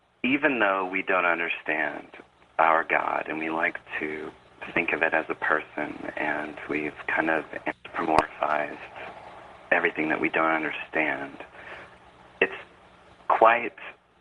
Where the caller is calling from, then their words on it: San Francisco, California, United States; Hi, San Francisco.